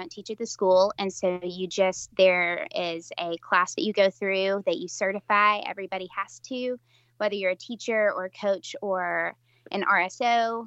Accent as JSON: {"language": "English", "region": "Tennessee", "country": "United States", "said": "I'm from Middle Tennessee and started out in West Tennessee, but then moved into Middle Tennessee as an adult."}